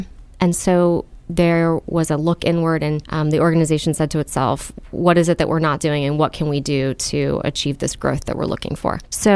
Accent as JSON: {"language": "English", "town": "Owings Mills", "region": "Maryland", "country": "United States", "tie": "born or raised there", "said": "So I grew up in Baltimore County in the Owings Mills, Reisterstown area."}